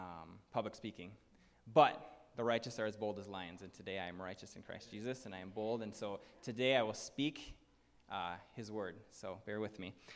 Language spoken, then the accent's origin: English; Madison, Wisconsin, United States; also born or lived in Seattle; I'm from Madison, Wisconsin. Yeah, awesome. Nice, there you go. I lived in Seattle 5 years before I moved to the Spring Creek and the Alco area.